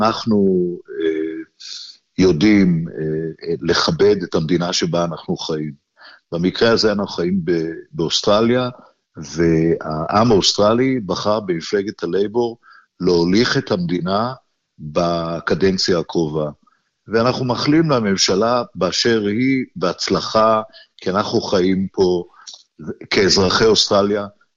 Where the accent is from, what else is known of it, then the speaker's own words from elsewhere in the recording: Jerusalem, Jerusalem District, Israel; born there; ולעלות ציונה, ירושלים, עיר הולדתי